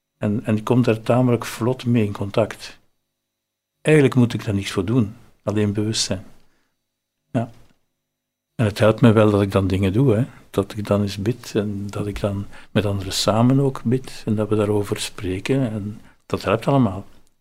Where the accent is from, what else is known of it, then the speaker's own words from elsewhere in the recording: Rotselaar, Flemish Brabant, Belgium; Ik kom uit Rotselaar, dat is een andere kant van Leuven, naar het noorden toe. Ik ben als tweede geboren in dat gezin van 10 kinderen.